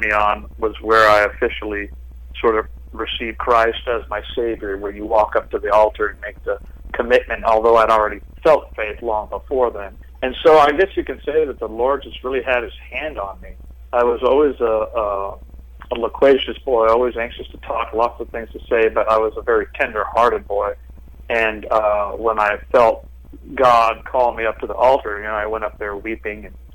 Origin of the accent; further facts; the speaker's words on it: United States; born there; I was born here in the United States.